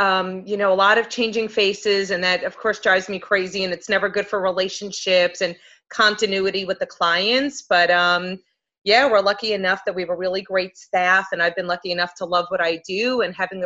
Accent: New York, United States; accent: New York; I'll always hold on to my New York accent.

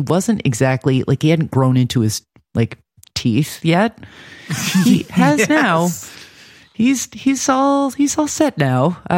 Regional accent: New Jersey, United States; when Randy on Monk ends up in the series finale as the chief of police in my hometown in New Jersey.

